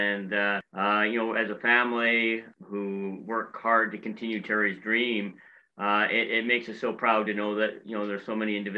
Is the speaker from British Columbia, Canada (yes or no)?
yes; Port Coquitlam, British Columbia, Canada; we grew up in Port Coquitlam in the Vancouver area